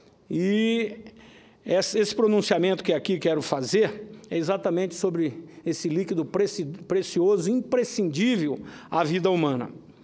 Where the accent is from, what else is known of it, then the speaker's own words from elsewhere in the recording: Mato Grosso, Brazil; Lá no meu estado, o estado de Mato Grosso, ainda está distante desse risco.